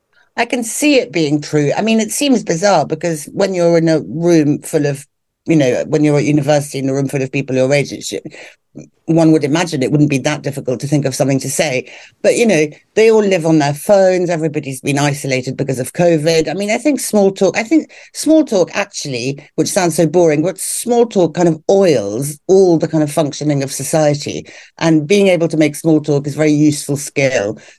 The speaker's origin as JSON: {"language": "English", "town": "Hampstead", "region": "London", "country": "United Kingdom", "tie": "born or raised there", "said": "I grew up in Hampstead. It's very charming and very lovely. It was a lot more bohemian and nicer then than it is now, when it's full of actors and celebrities."}